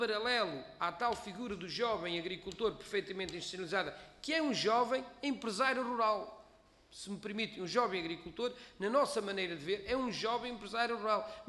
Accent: Norte, Portugal; eu sou do distrito de Bragança, portanto sei do que falo

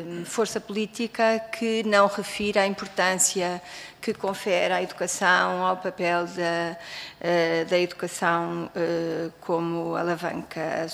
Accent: Lisbon, Portugal; Eu sou de Lisboa, sou a única representante aqui de Lisboa

